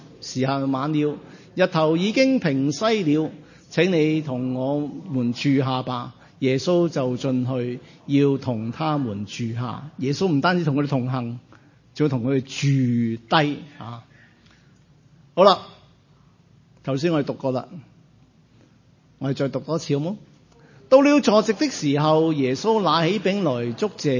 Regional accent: China; 即我们中国人都是这样的，成日都叫人留下吃餐饭的。

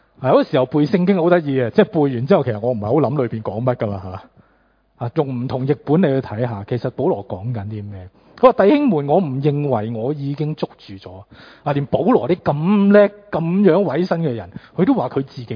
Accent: Hong Kong; 作为香港人

